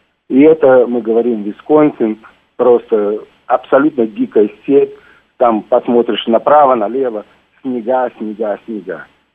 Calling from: Los Angeles, California, United States; Я звоню из Лос-Анджелеса.

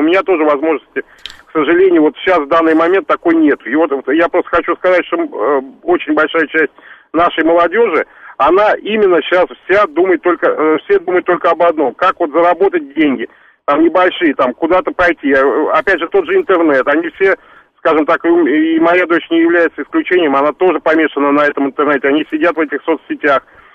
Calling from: Moscow, Russia; Я звоню вам из Москвы.

